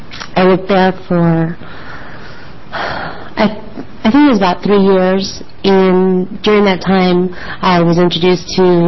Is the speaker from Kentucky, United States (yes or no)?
no; Mount Angel, Oregon, United States; I grew up in Mount Angel, Oregon, and went to high school there, graduated.